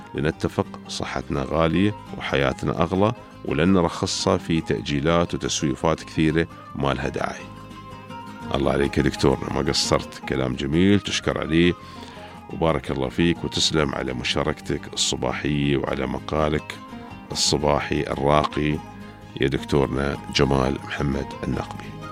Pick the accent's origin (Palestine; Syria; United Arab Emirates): United Arab Emirates; أن الله يحفظ لنا دولة الإمارات العربية المتحدة قيادة وشعبا